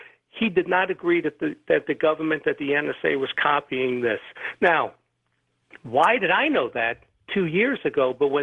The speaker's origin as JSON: {"language": "English", "region": "New York", "country": "United States", "said": "So they asked me, because I'm from New York originally, and I'm close by over in Pennsylvania."}